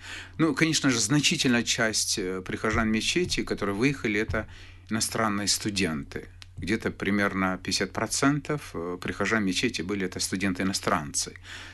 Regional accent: Dagestan, Russia; я сам дагестанец, из Дагестана

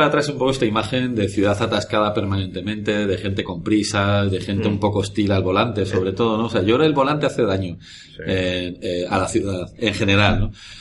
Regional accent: Madrid, Community of Madrid, Spain; Estamos obligados como madrileños a contar nuestra historia

